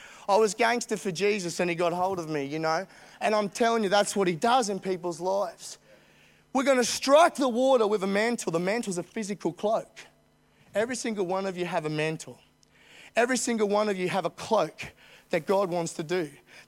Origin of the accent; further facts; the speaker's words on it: Queensland, Australia; born there; I'm glad I was born in Australia. I'm glad I'm a Queenslander